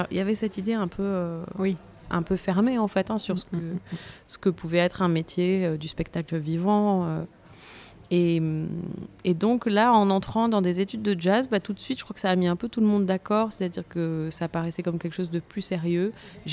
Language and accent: French; Marseille, Provence-Alpes-Côte d'Azur, France; On ne peut pas dire le contraire d'une ville comme Marseille.